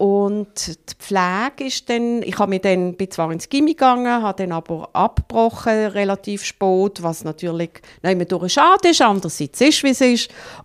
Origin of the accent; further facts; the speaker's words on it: Riehen, Basel-Stadt, Switzerland; Heim in Riechen. Mein Vater war Küchenchef dort und Mitglied der Geschäftsleitung und ich bin mit alten Menschen gross geworden.